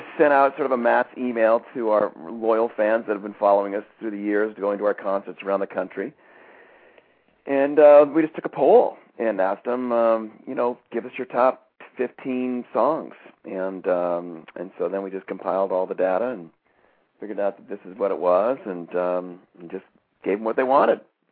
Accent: Billings, Montana, United States; You know, I grew up in Montana, in Billings, Montana, and I was always singing.

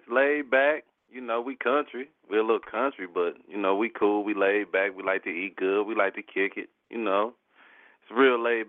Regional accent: Tulsa, Oklahoma, United States; I was born and raised in Tulsa. I've been there my whole life.

